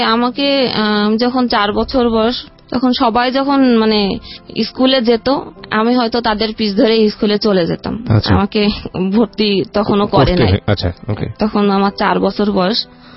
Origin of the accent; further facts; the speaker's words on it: Jessore, Khulna Division, Bangladesh; আমার বাড়ি হচ্ছে যশোর জেলার একদম প্রপারে টাউন, এই সদর জেলার। গ্রামের পরিবেশ হয়তো একটু আধটু ছিল, কিন্তু শহরের মতো করেই আমি বড় হয়েছি।